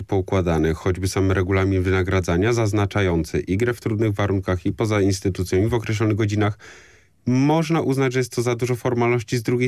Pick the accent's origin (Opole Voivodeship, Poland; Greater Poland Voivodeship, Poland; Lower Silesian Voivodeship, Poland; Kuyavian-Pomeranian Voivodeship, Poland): Kuyavian-Pomeranian Voivodeship, Poland; Toruń; Po pierwsze, pochodzę z Torunia i mam zamiłowanie do miast, które mają i kulturę wieloletnią.